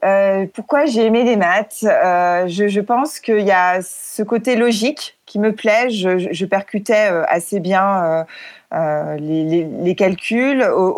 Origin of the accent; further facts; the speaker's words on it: Saint-Étienne, Auvergne-Rhône-Alpes, France; J'ai grandi donc dans la ville de Saint-Étienne, précisément dans le quartier de Beaulieu, et puis en parallèle dans les Monts du Forêt, qui était au départ ma résidence secondaire et aujourd'hui c'est ma résidence principale sur une petite commune.